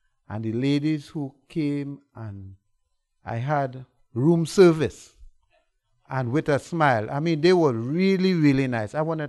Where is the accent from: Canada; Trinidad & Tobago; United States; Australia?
Trinidad & Tobago; Trinidad and Tobago.